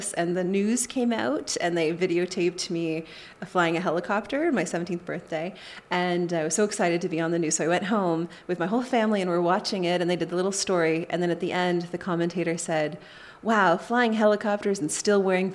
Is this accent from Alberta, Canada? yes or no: no; Wiarton, Ontario, Canada; I'm from Wyarton, Ontario